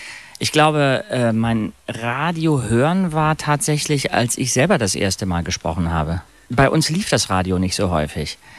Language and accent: German; Hamburg, Germany; ich bin ja in Hamburg aufgewachsen